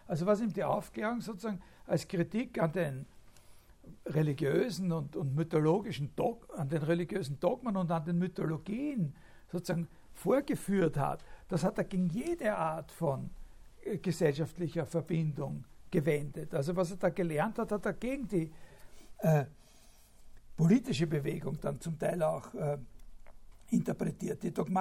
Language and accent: German; Vienna, Austria; wenn man das so als Wiener so sagen darf